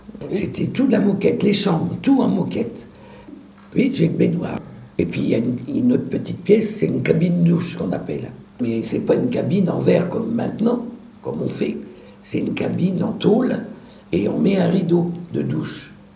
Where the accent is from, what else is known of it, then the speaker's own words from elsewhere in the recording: Reims, Grand Est, France; born there; je réside au quartier des Châtillons depuis 1968. Je suis né à Reims, 23-12-45.